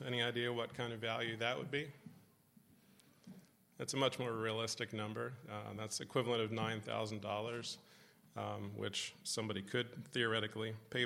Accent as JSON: {"language": "English", "country": "United States", "said": "as an American who doesn't come from a city"}